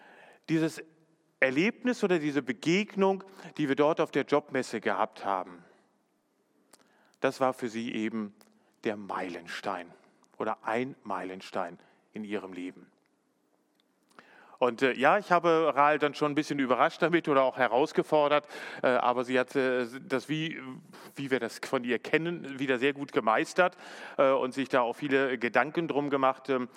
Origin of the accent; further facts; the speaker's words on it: Bielefeld, North Rhine-Westphalia, Germany; Ich bin ja in Ostwestfale, ja, also ich bin Bielefelder.